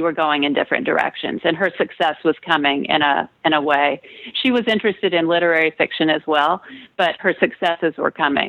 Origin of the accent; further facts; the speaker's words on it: Atlanta, Georgia, United States; all that is based on the house I grew up in Atlanta.